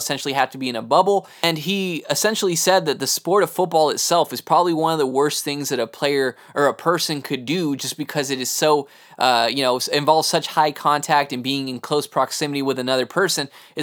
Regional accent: Texas, United States; You know, if you guys know I am from Texas

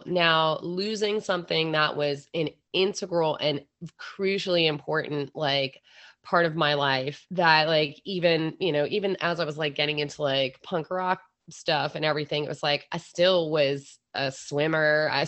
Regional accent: Philadelphia, Pennsylvania, United States; accent: Philadelphia; like my Philly accent was so strong that the kids there were like, are you from England?

